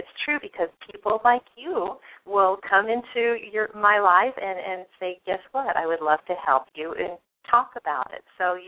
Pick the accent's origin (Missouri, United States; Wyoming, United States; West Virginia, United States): Wyoming, United States; also born or lived in Puerto Rico; now in Texas, United States; I'm originally from Puerto Rico and was raised in Wyoming, went to the University of Wyoming, and then after I graduated, came to Texas.